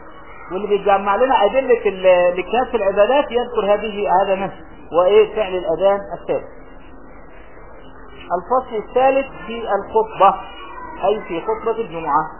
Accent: Egypt; في الفلاحين عندنا في مصر اي بلاد الارياف

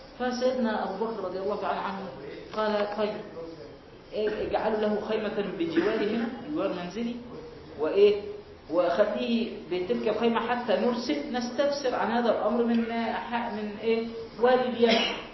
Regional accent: Egypt; فده اسمه كوع عندنا في مصر

